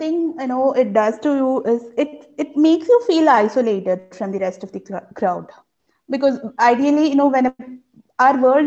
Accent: India; It was just a part of my food choices as an Indian, you know.

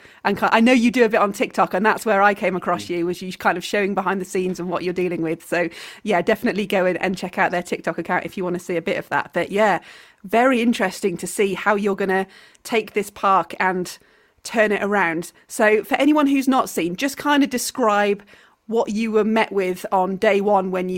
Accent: Wales, United Kingdom; I'm not from the Southwest. I'm from South Wales

